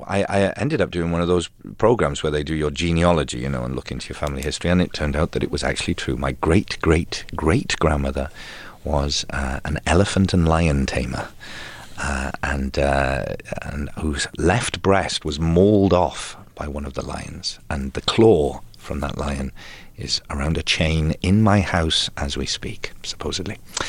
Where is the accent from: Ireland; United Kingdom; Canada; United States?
United Kingdom; Port Talbot, Wales; Well, it's not a city. It's a town. It has sort of between, I guess, about 35,000, 40,000 people. It's on the coast, yes. It's an old steel town